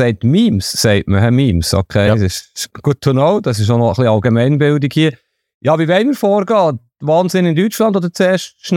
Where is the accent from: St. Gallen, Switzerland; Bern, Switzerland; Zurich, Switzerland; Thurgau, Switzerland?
Bern, Switzerland; ich bin in Bern aufgewachsen